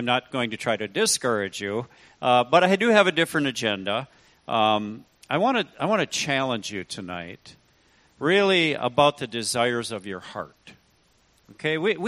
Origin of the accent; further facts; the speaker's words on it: Rhinelander, Wisconsin, United States; now in Milwaukee, United States; I was raised in Rhinelander, okay, up north. I live in Milwaukee.